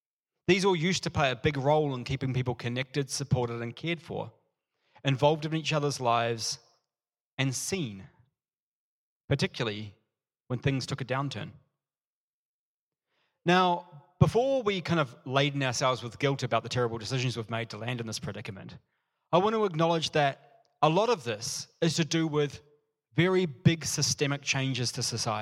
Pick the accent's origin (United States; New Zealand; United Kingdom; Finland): New Zealand; now in Melbourne, Australia; I'm a Kiwi. I moved to Melbourne knowing no one.